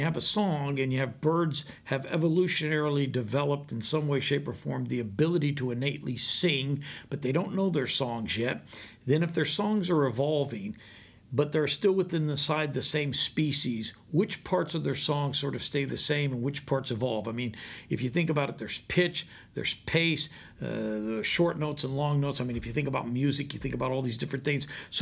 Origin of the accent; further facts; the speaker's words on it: Arizona, United States; I grew up in Arizona, and I used to hear meadowlarks.